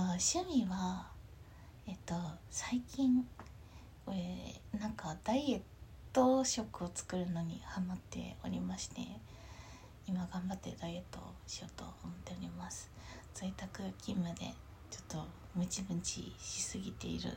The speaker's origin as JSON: {"language": "Japanese", "region": "Tokyo", "country": "Japan", "tie": "born or raised there", "said": "出身は東京で、で育ちも生まれも育ちも東京ですね。"}